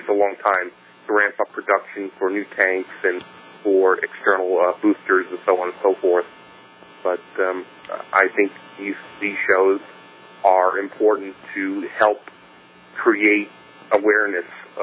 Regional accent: Florida, United States; I'm originally from Florida area

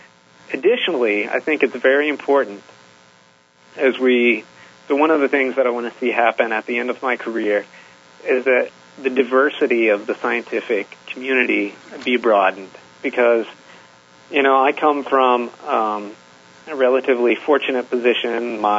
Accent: Seminole, Oklahoma, United States; I grew up in Seminole, Oklahoma.

